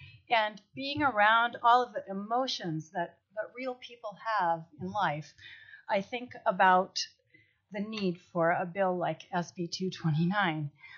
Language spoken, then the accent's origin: English; Juneau, Alaska, United States; I'm a retired school teacher from Douglas, and I grew up here in Juneau.